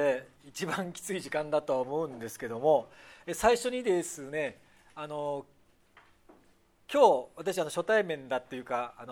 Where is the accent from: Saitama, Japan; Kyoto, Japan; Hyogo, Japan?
Hyogo, Japan; Kobe; also born or lived in Osaka / Nishitokyo; now in Kagoshima, Japan; 生まれは神戸出身です。でなんで今鹿児島にいるかというと、神戸22年、大阪8年、西東京14年、そして今鹿児島で、おります。